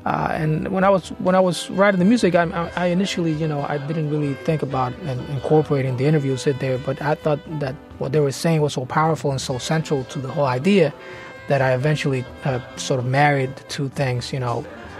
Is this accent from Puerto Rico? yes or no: yes; Puerto Rico; now in New York, United States; I mean, I was born and raised in Puerto Rico, so my experience as a Puerto Rican is very different than the experience from those folks that I interviewed